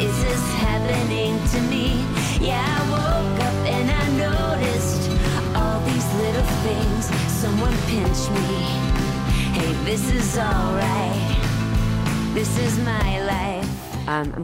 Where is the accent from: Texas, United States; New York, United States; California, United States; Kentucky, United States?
Texas, United States; Dallas; because I'm from Dallas